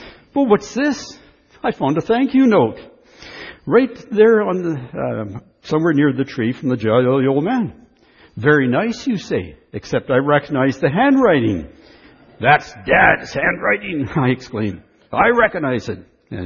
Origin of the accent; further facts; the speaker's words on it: Saskatchewan, Canada; Well, as a young boy, I grew up in Saskatchewan.